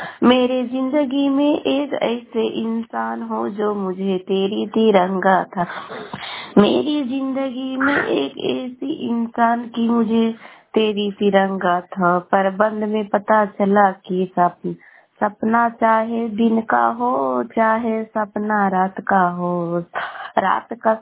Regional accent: Govasa, Bihar, India; मैं गोवासा से पटना जिला के रहने वाली हूँ।

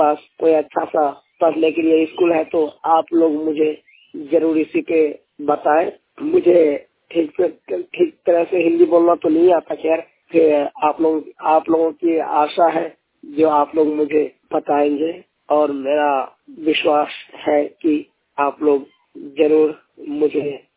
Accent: Purnia, Bihar, India; Hindi is a second language; मैं पूर्णिया जिला से हूँ।

